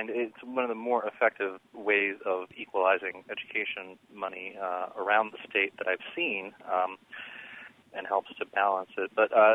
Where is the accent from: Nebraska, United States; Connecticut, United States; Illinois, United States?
Illinois, United States; Decatur; I grew up in Decatur, and towns like Rockford and Decatur, Danville